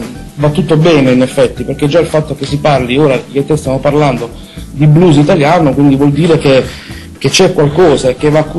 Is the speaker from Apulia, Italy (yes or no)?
yes; Taranto, Apulia, Italy; Ti dicevo l'altra sera, no, una frase che io sono di Taranto, e a Taranto si dice